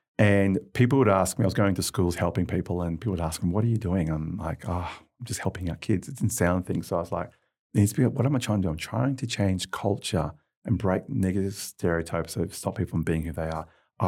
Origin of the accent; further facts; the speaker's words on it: Geelong, Victoria, Australia; I grew up in Geelong as a young child. And there was back in those days, it was an industrial town